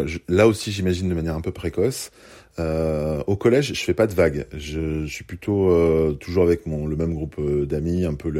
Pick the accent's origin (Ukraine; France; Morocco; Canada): France; Chamonix, Auvergne-Rhône-Alpes; also born or lived in Belgium; je suis né en Belgique, hein, ma mère déménage parce qu'elle trouve un travail en France, à Chamonix, donc c'est 800 km de distance, quoi.